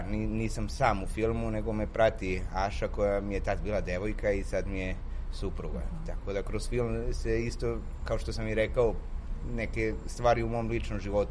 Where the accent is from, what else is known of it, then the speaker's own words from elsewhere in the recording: Barcelona, Catalonia, Spain; Ja sam kao dete živeo u Španiji, u Barceloni.